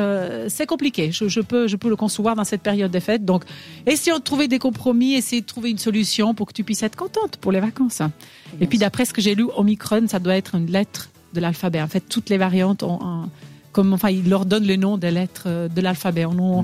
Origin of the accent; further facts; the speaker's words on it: Italy; je rentre chez moi en Italie